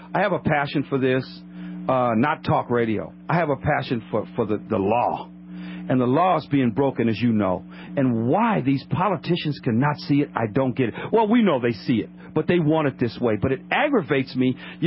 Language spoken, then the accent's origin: English; United States; I am an American, and I will go anywhere in this damn country I please to go